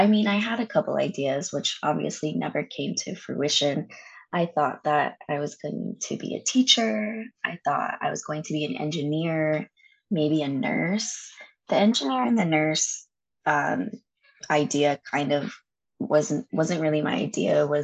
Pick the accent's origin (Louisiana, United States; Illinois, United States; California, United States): California, United States; San Diego; So I grew up in San Diego.